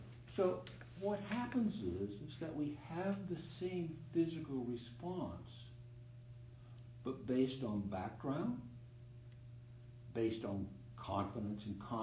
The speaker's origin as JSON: {"language": "English", "country": "Canada", "said": "And the first thing you do as a Canadian is you either learn to skate or ski."}